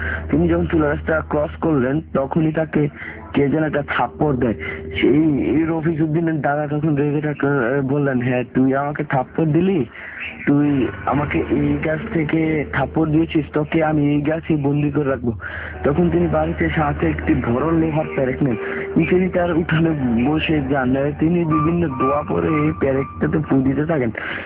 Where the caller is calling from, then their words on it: Muradnagar, Chittagong Division, Bangladesh; মুরাদনগর থেকে, আমি একজন স্টুডেন্ট হয়, স্টুডিওতে আসা সম্ভব নয়